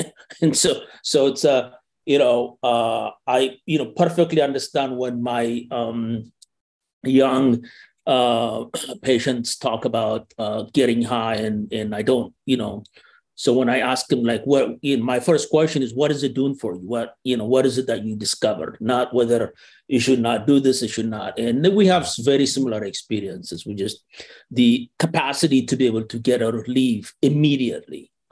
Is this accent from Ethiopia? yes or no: yes; Ethiopia; what's going on the streets back in Ethiopia were much more interesting than what goes on